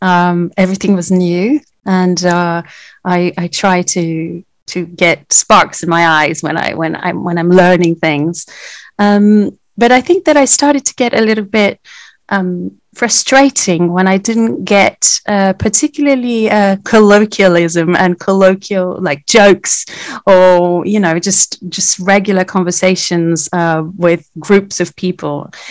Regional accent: Brazil; first language Portuguese; English is a second language; now in United Kingdom; my first language is Portuguese. And I came all the way from Brazil to study Brazil in the UK.

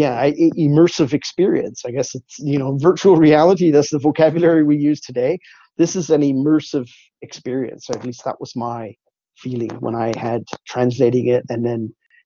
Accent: Newfoundland and Labrador, Canada; I actually did when I was younger growing up in Newfoundland.

